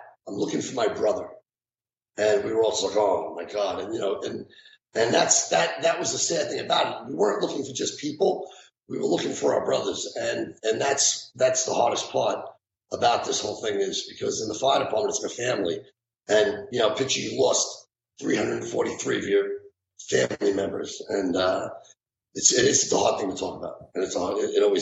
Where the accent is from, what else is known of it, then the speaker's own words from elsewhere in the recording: Long Island, New York, United States; I'm from Long Island, or wherever I go anywhere, they say, where are you from? I'm from New York, you know, and New York City's fine.